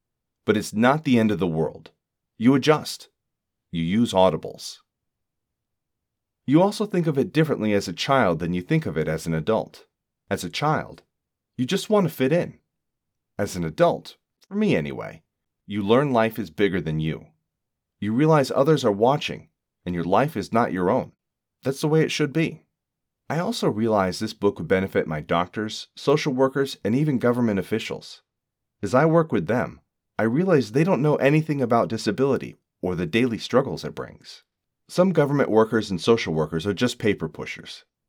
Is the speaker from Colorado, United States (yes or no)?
yes; Black Forest, Colorado, United States; I'm 46 years old and a Colorado native. I grew up in Black Forest, going to District 20 schools.